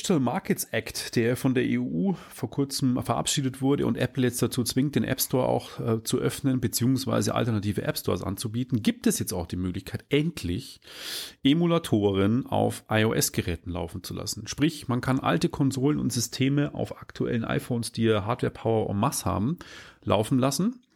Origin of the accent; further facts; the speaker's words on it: Regensburg, Bavaria, Germany; aus meiner Heimatstadt Regensburg gibt es eine Mission, die auch dort gebrieft wird.